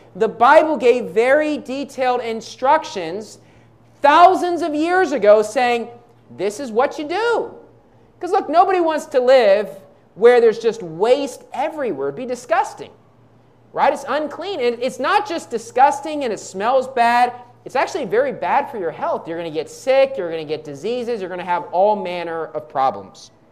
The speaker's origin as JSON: {"language": "English", "country": "Philippines", "said": "I'm a Filipino, right? President Marcos is my president. Right? I'm a Filipino. I live here."}